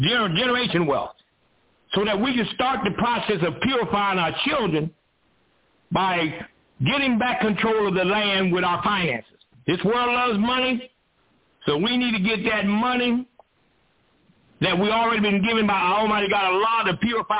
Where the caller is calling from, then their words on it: Columbus, Georgia, United States; I said, I'm calling from Columbus, Georgia, Brother Muhammad.